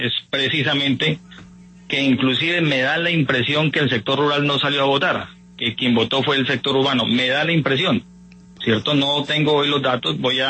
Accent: Mocoa, Putumayo, Colombia; Yo soy una persona nacida en Mocoa, crecí en Mocoa, nunca casi que he salido de este municipio.

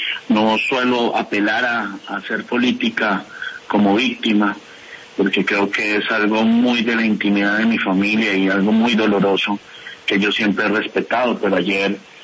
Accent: Colombia; lo que nosotros necesitamos es exigirles como colombianos

